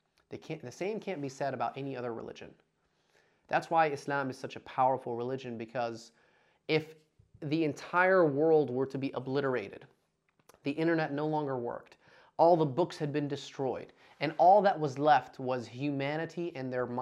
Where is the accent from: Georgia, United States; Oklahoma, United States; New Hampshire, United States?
Georgia, United States; Dalton; We grew up in Dalton, Georgia, and there was this Ben Kiker's United Karate Studios in Dalton, Georgia.